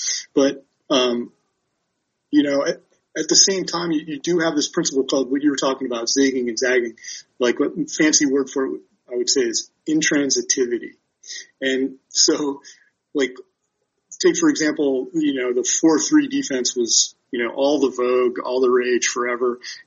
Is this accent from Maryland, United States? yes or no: yes; Baltimore, Maryland, United States; A really interesting case is right up the road, my hometown of Baltimore, right?